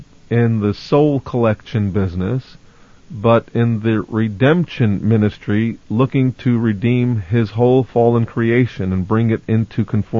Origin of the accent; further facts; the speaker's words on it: Brooklyn, New York, United States; from Brooklyn, New York, pastor of Messiah's Congregation.